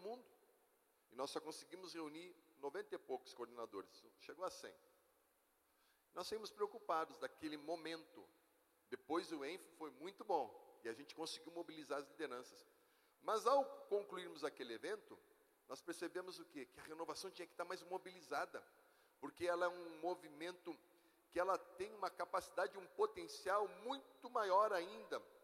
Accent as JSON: {"language": "Portuguese", "town": "Pelotas", "region": "Rio Grande do Sul", "country": "Brazil", "said": "lá na minha cidade, em Pelotas."}